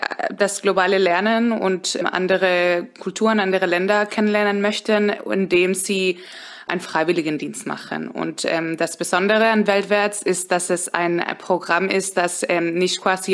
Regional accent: Spain; Also mein Vater ist auch schon in Europa geboren worden und ich bin auch in Spanien aufgewachsen.

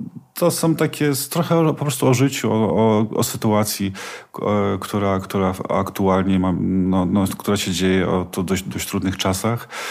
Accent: Silesian Voivodeship, Poland; Ja mieszkam, wychowałem się na Górnym Śląsku, więc dla mnie to jest bardzo ważny region.

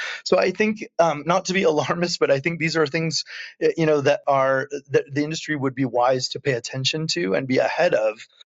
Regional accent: Washington, United States; even in my home state of Washington, here in the U.S.

